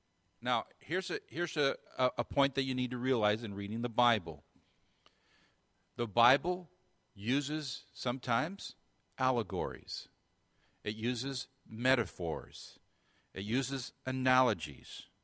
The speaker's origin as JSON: {"language": "English", "country": "United States", "said": "I'm an American, so I tend to see things from that perspective."}